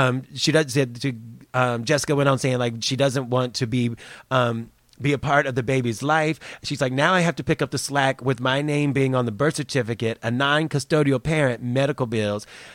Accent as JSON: {"language": "English", "region": "the South", "country": "United States", "tie": "born or raised there", "said": "But I grew up in the South, and that's what we do."}